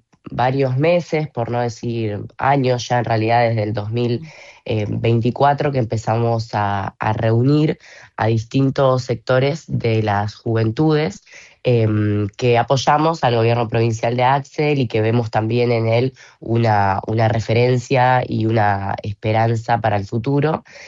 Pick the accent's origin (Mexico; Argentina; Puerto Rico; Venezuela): Argentina; Florencio Varela, Buenos Aires Province; yo soy de Florencio Varela y milito en mi territorio